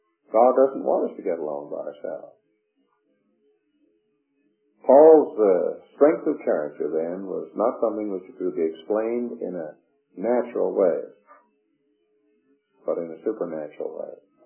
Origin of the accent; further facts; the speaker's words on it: the South, United States; accent: southern; I grew up in the Scotch community when I was a boy. Almost spoiled my southern accent because the Scotch, you know, got a butter on their tongues.